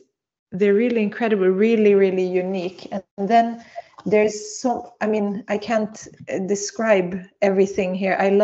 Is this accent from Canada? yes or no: no; Sweden; first language Swedish; English is a second language; it's more my mother tongue since I grew up here